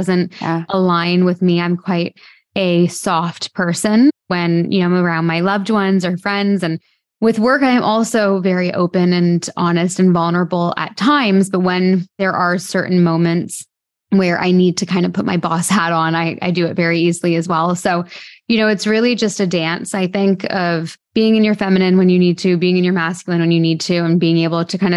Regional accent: Canada; moved away as an adult; I'm from Canada. I moved to London, England when I was 19 years old.

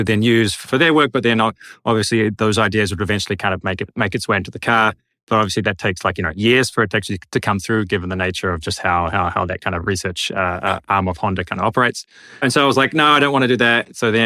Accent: Wellington, New Zealand; moved away as an adult; So I did my undergrad in New Zealand. So I grew up in Wellington.

